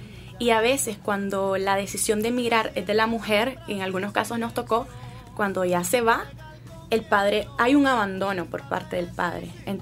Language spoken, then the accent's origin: Spanish; Nicaragua; desde la visión de ellos como estudiantes gringos y nuestra visión como estudiantes de nicaragüenses, como estudiantes nicaragüenses.